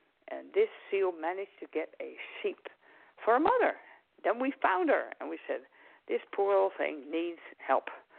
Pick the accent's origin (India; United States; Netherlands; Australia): Netherlands; Pieterburen, Groningen; So a friend of ours started that about 50 years ago, right in my hometown here, Pieterburen in the Netherlands.